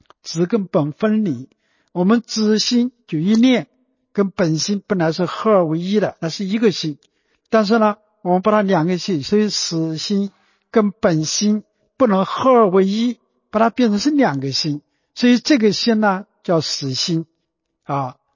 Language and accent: Chinese; Anhui, China; accent: Anhui; 就是我们安徽话叫止